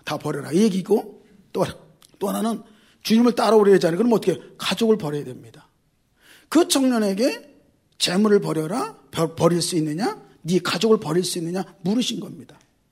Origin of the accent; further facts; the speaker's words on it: Yeongjong, Incheon, South Korea; 제가 인천이 고향이잖아요. 더 정확히 말하면 영종도잖아요.